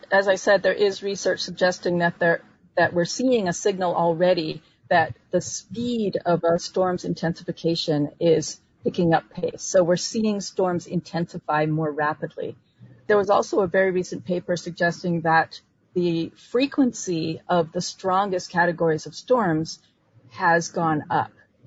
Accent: New England, United States; I'm from New England, and we talk about snowstorms a lot up there

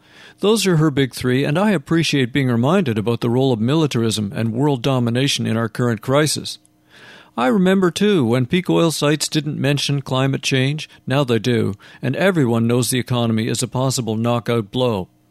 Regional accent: Canada; as a Canadian watching a lot of American media

